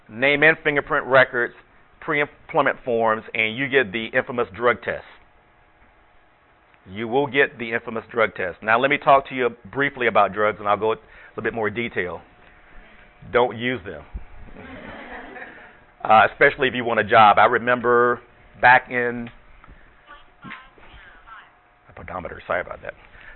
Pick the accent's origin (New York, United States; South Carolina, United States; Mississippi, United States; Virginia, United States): Virginia, United States; Norfolk; There was a vacancy for an assistant U.S. attorney's job down in Norfolk, Virginia, my hometown